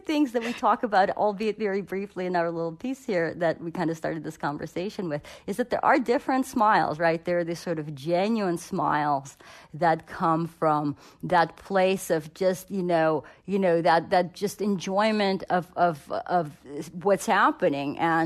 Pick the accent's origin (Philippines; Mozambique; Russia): Russia; English is a second language; now in United States; when I first came to the U.S., like before I kind of lost my accent and people, didn't know immediately I was from Russia.